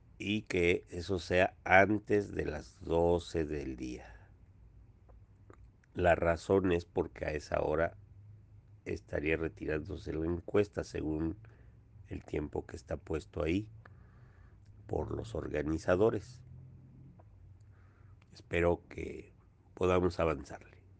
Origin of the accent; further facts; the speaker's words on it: Iztacalco, Mexico City, Mexico; Nosotros somos un grupo de Iztacalquenses organizados que queremos cambiar nuestra alcaldía para bien.